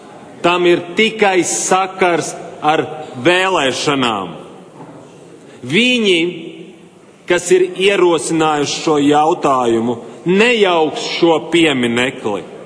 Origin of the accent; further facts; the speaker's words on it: Kuldīga, Kurzeme, Latvia; Es savu bērnību pavadīju Kuldīgas pusē Birzgaļu mājās